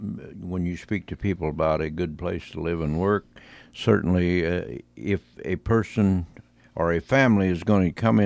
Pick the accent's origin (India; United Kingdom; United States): United States; Hillsborough, Illinois; And I think I'm from the Hillsborough area